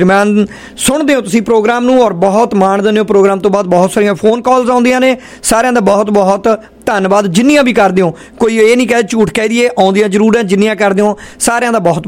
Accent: Punjab, India; born there; moved away; ਅਸੀਂ ਜੰਮੇ ਉੱਥੇ ਹਾਂ ਇੱਥੇ ਰਹਿ ਰਹੇ ਹਾਂ

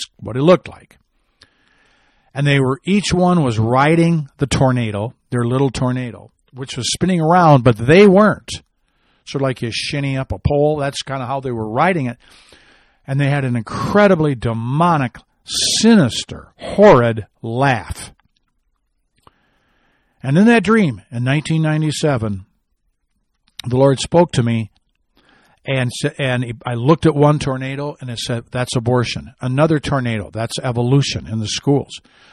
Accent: Midwest, United States; Those storms typically, where I grew up in the Midwest, move from west to east.

